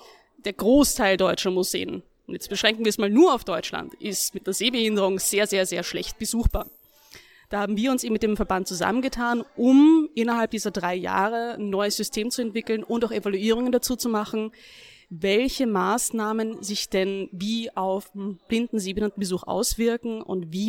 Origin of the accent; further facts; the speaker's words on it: Austria; now in Germany; Ich bin mittlerweile die Forschungskoordinatorin hier in der Stiftung Neandertal Museum. Ich bin eigentlich Österreicherin